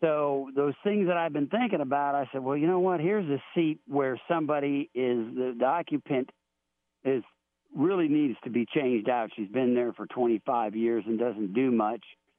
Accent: Texas, United States; now in Mobile, United States; I'm originally from Texas, but I retired here in Mobile.

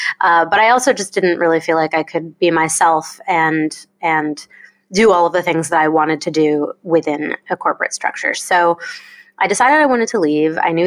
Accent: South Berwick, Maine, United States; I am from the state of Maine in New England in the United States. I grew up in a little town called South Berwick, Maine.

